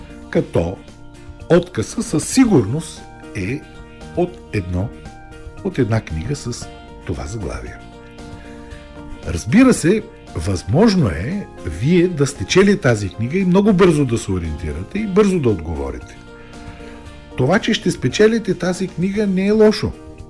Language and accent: Bulgarian; Plovdiv, Plovdiv Province, Bulgaria; за нас като пловдивчани